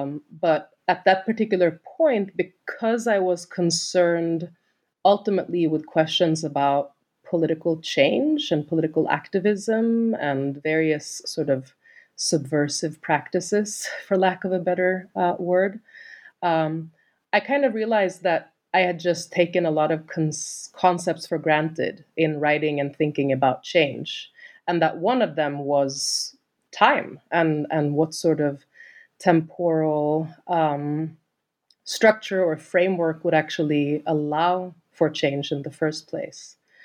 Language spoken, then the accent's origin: English; Sweden; English is a second language; I'm from Sweden originally